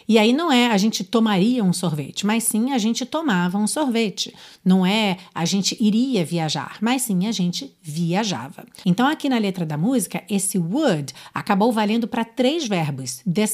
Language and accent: Portuguese; Rio de Janeiro, Brazil; Sou carioca